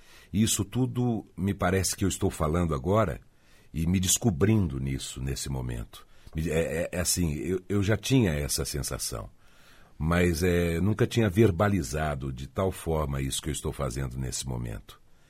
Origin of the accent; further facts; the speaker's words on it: Poços de Caldas, Minas Gerais, Brazil; Sou de Poços de Caldas.